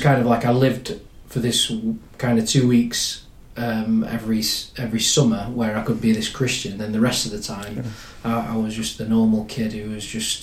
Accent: Rotherham, Yorkshire and the Humber, United Kingdom; So I'm Rotherham born and bred, so forgive me for that.

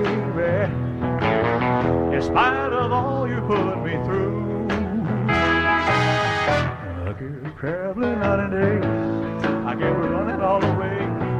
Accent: Georgia, United States; We're from Georgia.

